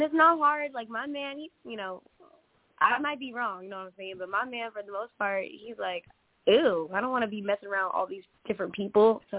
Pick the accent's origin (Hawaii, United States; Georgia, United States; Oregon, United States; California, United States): California, United States; now in Stockton, United States; I'm from the Bay Area, too. Pittsburgh.